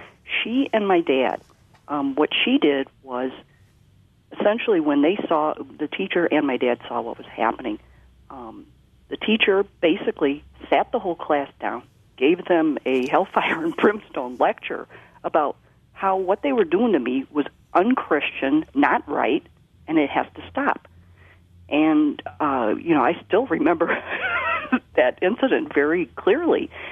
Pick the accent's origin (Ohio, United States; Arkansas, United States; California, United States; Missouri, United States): Missouri, United States; St. Louis; kids were just tormenting me because I was the kid from St. Louis